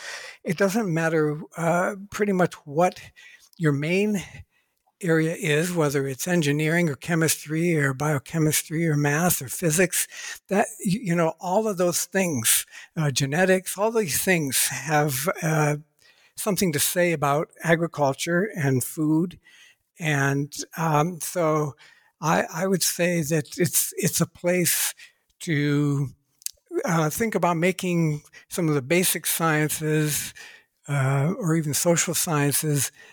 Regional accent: Ohio, United States; I was born and raised in Ohio, USA. I grew up on a little patch of land between two industrial areas

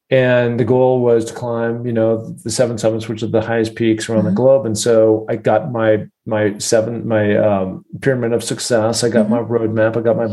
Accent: Seattle, Washington, United States; I grew up in Seattle, so mm-hmm. it has a lot of mountains like Colorado.

